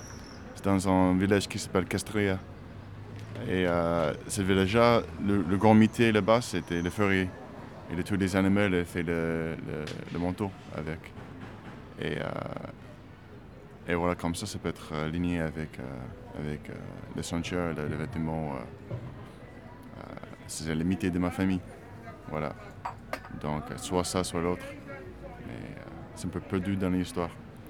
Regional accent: United States; French is a second language; Moi, je suis américain, donc ça veut dire des racines un peu partout, mais on est déracinés dans un certain sens aussi.

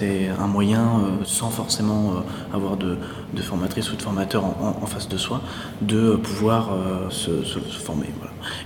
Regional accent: Chambéry, Auvergne-Rhône-Alpes, France; Et je viens de l'académie de Grenoble à Chambéry en Savoie.

